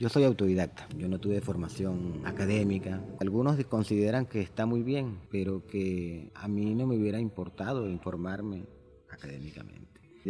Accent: Tresén, Monagas, Venezuela; born there; Yo nací en Tresén, pueblito que está cerca de Caripe, el Guácharo, 14 de septiembre de 2007.

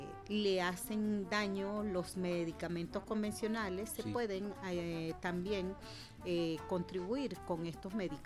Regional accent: Zulia, Venezuela; Estamos en la frontera de Venezuela con Colombia. Yo soy de la Sierra de Perijá. Allá se encuentran otros idiomas, otros pueblos originarios, que es el Yupa, el Barí, el Añún.

